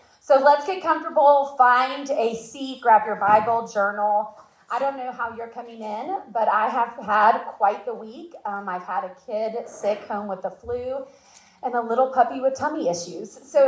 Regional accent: Knoxville, Tennessee, United States; moved away as an adult; now in Charlotte, United States; I'm from Knoxville, Tennessee. I moved to Charlotte 17 years ago, originally to go on Young Life staff

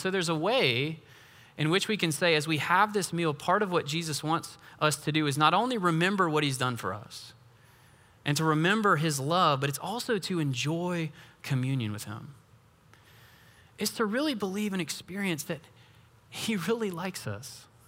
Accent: Weaverville, North Carolina, United States; Our family went to Weaverville, my hometown, for a few days at the end of this week

